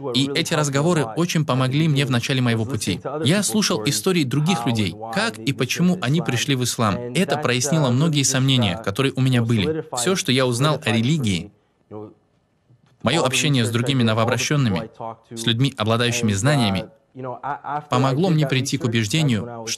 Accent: Canada; also born or lived in Serbia; Итак, я родился в Сербии. Когда мне был 1 год, родители переехали в Канаду. Поэтому всю сознательную жизнь я провел уже в Канаде.

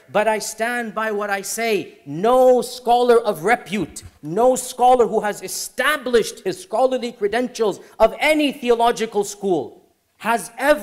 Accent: United States; I am an American and I criticize my own country, perhaps one of the most vocal.

